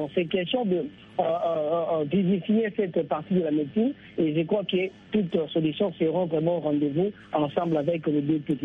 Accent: DR Congo; Chez nous, en RDC

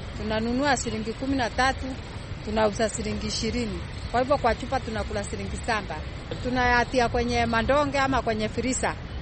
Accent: Kirinyaga County, Kenya; now in Mombasa, Kenya; nimetoka Kirinyaga County, lakini mimi ni mkaanji wa Mombasa.

